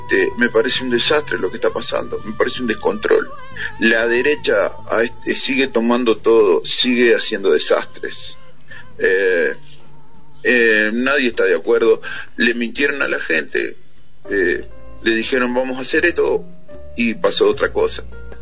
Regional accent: Uruguay; now in Argentina; una vez que opiné en Argentina, me dijeron, vos sos uruguayo, bueno, te tenés que meter la lengua, viste, allá.

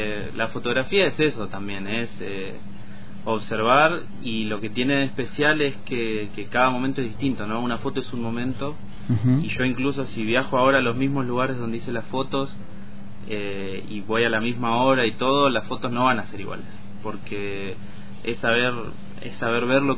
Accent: Trelew, Chubut, Argentina; Soy nacido y criado allá en Trelew, en Chubut, y hay muchos lugares que incluso yo habiendo crecido allá no conozco

